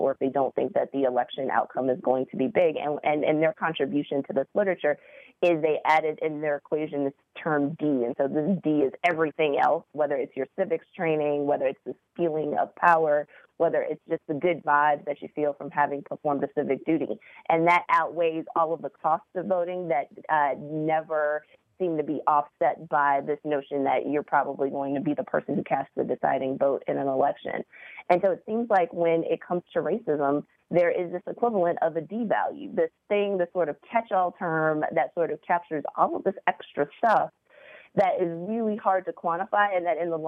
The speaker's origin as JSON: {"language": "English", "region": "Virginia", "country": "United States", "said": "Well, Heather, I'm from Virginia, and so you think about Prince Edward County."}